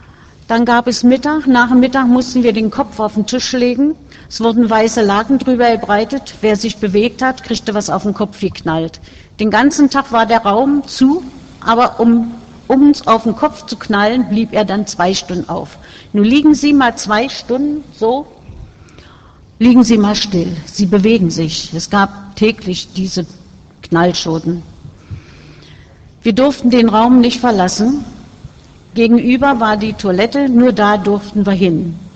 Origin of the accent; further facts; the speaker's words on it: Magdeburg, Saxony-Anhalt, Germany; born there; Ich bin 1931 in Magdeburg geboren.